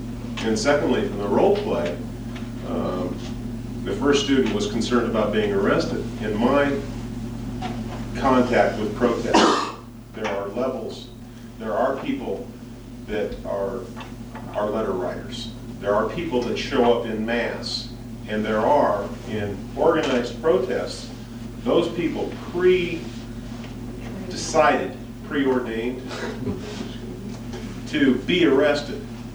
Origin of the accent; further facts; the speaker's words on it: Fresno, California, United States; I was born and raised in Fresno